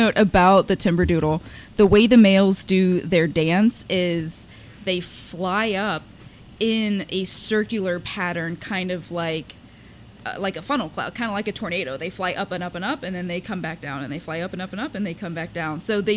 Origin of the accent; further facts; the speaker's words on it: Texas, United States; And when I moved up here, because I'm from Texas, I'm not from Pennsylvania.